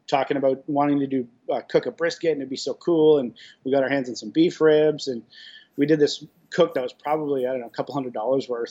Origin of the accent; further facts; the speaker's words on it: Toronto, Ontario, Canada; first language Italian; English is a second language; Yeah, I grew up in Toronto, first generation Canadian. Like, my parents immigrated here in 63. So okay. My first language wasn't even English when I grew up.